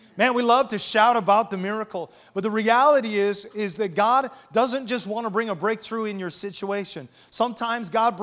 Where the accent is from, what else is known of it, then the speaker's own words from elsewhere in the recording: West Coast, United States; I got to let you know that we are from the West Coast.